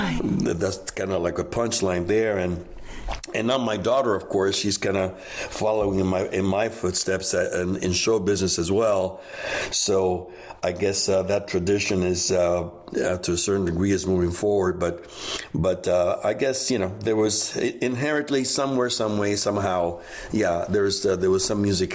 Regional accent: Miami, Florida, United States; That's the way that I was raised in Miami.

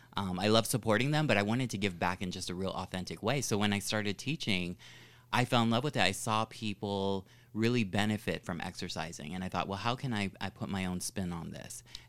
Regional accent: Modesto, California, United States; I was born in Modesto, California, so I'm a native California.

